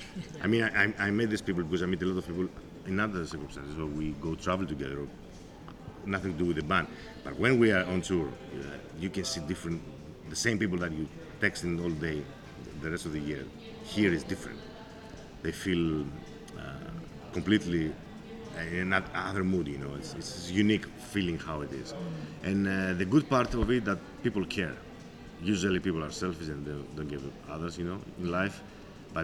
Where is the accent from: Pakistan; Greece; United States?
Greece; English is a second language; from Greece. Oh, I know. And I'm like, oh, okay. You know, yeah, sure, I know who you are.